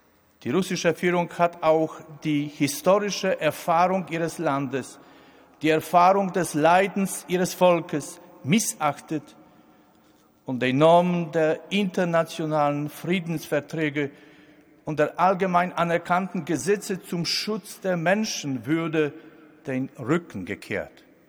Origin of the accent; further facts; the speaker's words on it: Poland; ob ich Angst vor einem wiedervereinigten Deutschland hätte, als Pole.